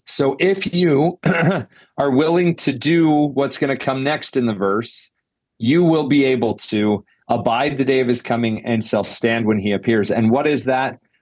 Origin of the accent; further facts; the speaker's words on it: Idaho, United States; But President Hinckley came to our hometown, my hometown in Idaho.